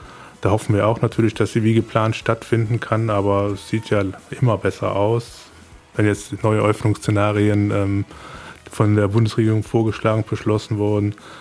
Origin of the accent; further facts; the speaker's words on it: Morschenich, North Rhine-Westphalia, Germany; ich komme aus Morschenich, einen Riesenwald